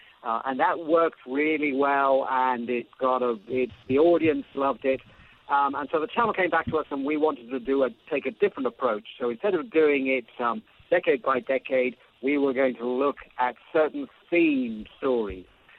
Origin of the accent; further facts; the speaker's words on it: United Kingdom; We're British. We're not American.